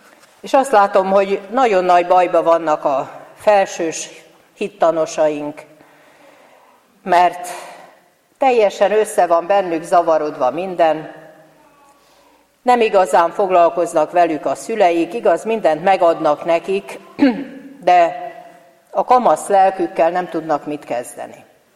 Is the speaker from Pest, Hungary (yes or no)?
yes; Tahitótfalu, Pest, Hungary; Aki itt élek, Tahit Ótfaluban, itt születtem, talán már az ükapám, ükanyám is itt született.